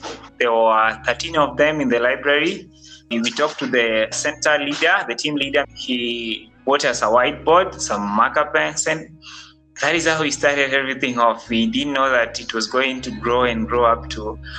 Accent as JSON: {"language": "English", "region": "Nairobi", "country": "Kenya", "said": "some of my friends ask me, \"Hey … where do you come from?\" Then I tell them, \"Hey, I come from Mathare.\""}